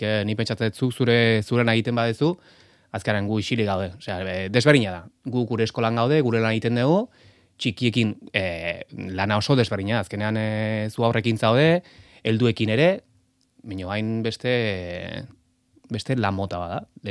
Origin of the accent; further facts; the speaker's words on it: Pasaia, Basque Country, Spain; pasaia, bueno, txikia da, baina ni pasaitarra naiz, eta azkenean hor ondo sentitzen naiz.